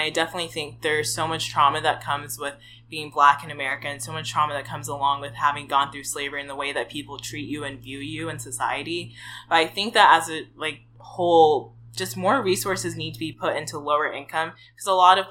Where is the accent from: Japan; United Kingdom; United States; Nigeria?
Nigeria; do we, me and you, get reparations even though we come from Nigeria?